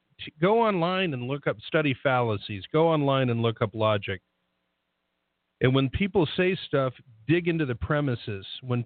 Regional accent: United States; born there; it's not my fault I was born in America.

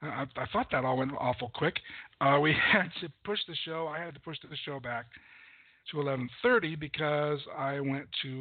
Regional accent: United States; you know, I'm an American and I don't like to give things up.

